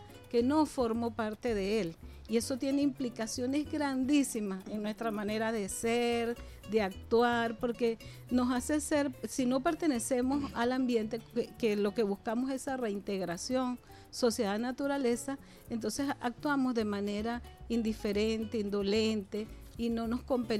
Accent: Sanare, Lara, Venezuela; yo vengo de Sanar, Estado Lara, uh-huh. Hija de un padre campesino, agricultor. Bueno, nací y crecí viendo las siembras, viendo cómo mi papá cultivaba, bueno, de todo lo que se siembra en el campo.

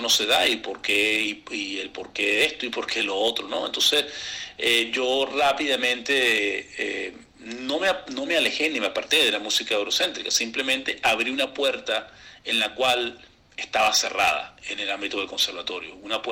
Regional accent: Mérida, Venezuela; born there; Mira, yo soy obviamente venezolano, nacido en Mérida.

